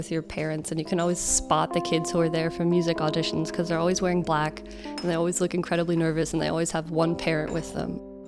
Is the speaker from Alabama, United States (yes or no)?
yes; Huntsville, Alabama, United States; There's this woman from my hometown, from Huntsville, Alabama, who's an incredible opera singer.